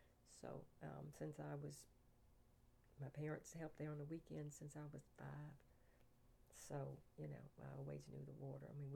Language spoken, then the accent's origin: English; Maxton, North Carolina, United States; I was born in Robeson County in Maxton, North Carolina, to … And spent my childhood and through 12th grade in Maxton, North Carolina.